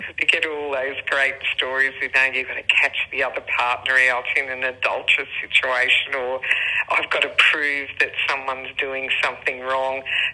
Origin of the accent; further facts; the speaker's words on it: Tamworth, New South Wales, Australia; So because we're in the regions, and I grew up in Tamworth